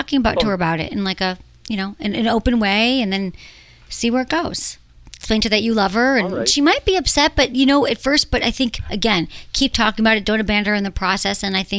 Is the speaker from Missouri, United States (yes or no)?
no; Michigan, United States; And you're in Wisconsin and I'm from Michigan.